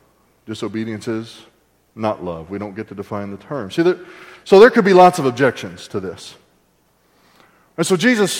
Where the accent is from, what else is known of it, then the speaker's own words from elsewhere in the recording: the South, United States; picking cotton, because I'm from the South, is that free?